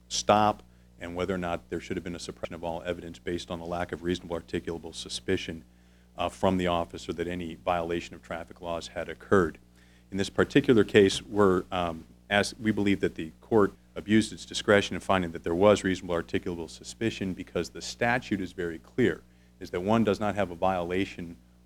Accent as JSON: {"language": "English", "region": "Virginia", "country": "United States", "said": "I'm from Loudoun County, Virginia, and I represent Carly Ahlstrom in the matter before you today."}